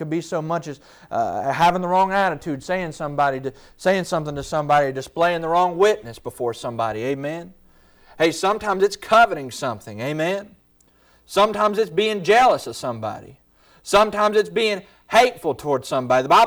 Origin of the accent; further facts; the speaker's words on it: West Virginia, United States; I know I'm from West Virginia, and I can be hard to understand sometimes, but I'll do my best.